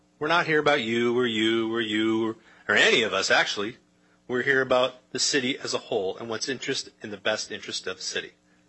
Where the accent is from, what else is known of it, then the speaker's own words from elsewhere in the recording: Black Diamond, Washington, United States; Good evening. … from Black Diamond.